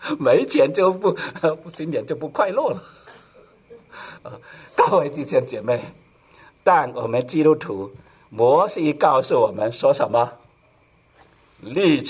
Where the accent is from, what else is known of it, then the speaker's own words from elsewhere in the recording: Guangdong, China; 我们广东人如果是香港来的，如果你是香港来的，就知道了哈